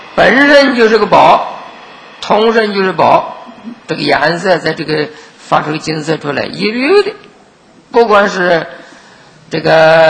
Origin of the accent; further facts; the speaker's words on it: China; 我们是东方人，我们是中国人，我们自己也是黄色人